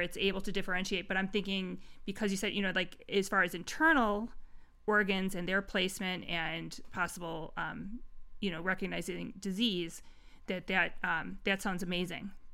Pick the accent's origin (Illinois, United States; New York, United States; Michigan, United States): Illinois, United States; Chicago; because we're from Chicago